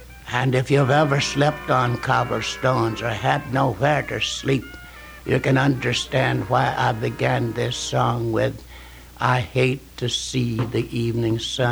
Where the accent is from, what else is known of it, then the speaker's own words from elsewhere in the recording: Florence, Alabama, United States; I also had experiences in my hometown, Florence, Alabama, where I carried water for the men who worked in the rock quarry, who always sang as they worked.